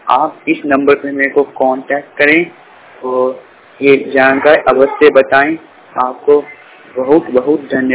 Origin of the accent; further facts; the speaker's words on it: Rajasthan, India; मैं Ajmer Adarsh Nagar blind school में पढ़ता हूँ। मेरा गांव का नाम झुंझुनू जिला है और राजस्थान स्टेट में रहता हूँ।